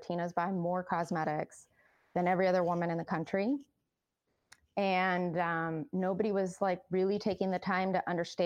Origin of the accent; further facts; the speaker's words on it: Mexico; soap operas that took a strong hold in the 80s when I was growing up in Mexico.